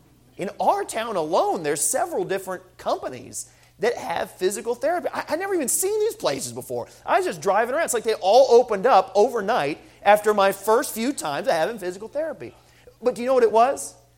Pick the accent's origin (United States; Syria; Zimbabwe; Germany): United States; New England; I know I'm from New England, but I know where I stand in the Bible on that.